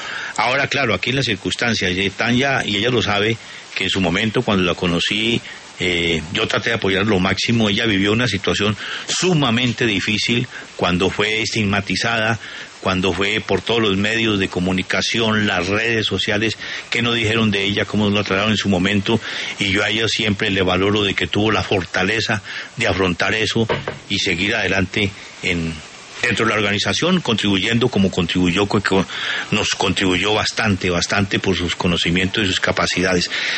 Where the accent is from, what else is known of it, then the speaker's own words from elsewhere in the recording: Colombia; Sentir que somos colombianos